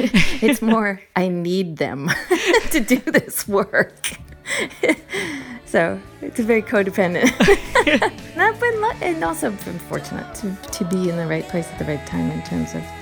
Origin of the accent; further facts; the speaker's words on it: Portsmouth, Rhode Island, United States; We're all from Portsmouth. We're all from this very small space that everyone is really up in each other's business.